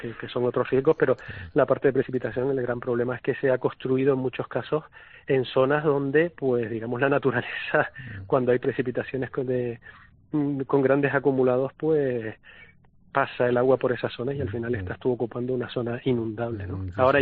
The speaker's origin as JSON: {"language": "Spanish", "country": "Spain", "said": "como los españoles son muy muy socarrones, nos reímos, mira lo que se prevía y lo que hay."}